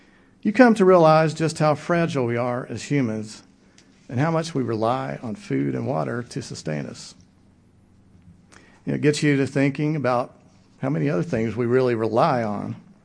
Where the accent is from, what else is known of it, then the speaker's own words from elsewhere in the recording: Williamson, West Virginia, United States; That's the Great Flood of my hometown, Williamson, West Virginia, in the Tug River Valley. This was an event I went through with my family. I was in my early teens.